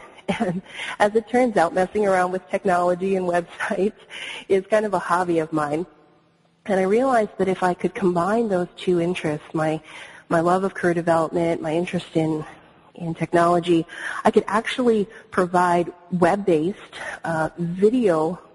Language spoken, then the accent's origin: English; West Coast, Canada; I grew up in Canada, and I'm from the West Coast originally.